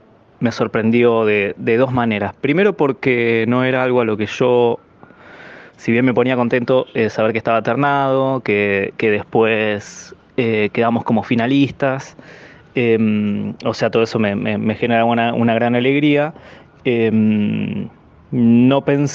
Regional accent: La Plata, Buenos Aires Province, Argentina; otros lugares que no son de La Plata, que es de donde soy yo

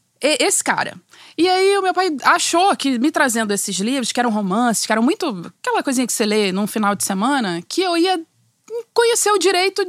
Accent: Salvador, Bahia, Brazil; now in Rio de Janeiro, Brazil; Nasci em Salvador, sou soteropolitana. Uhum. Já vivo no Rio há muitos, muitos anos

